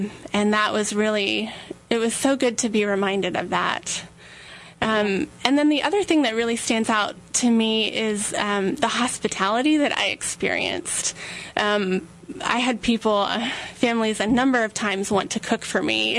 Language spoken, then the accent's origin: English; United States; So people would often ask me where I was from, and I said, I'm American.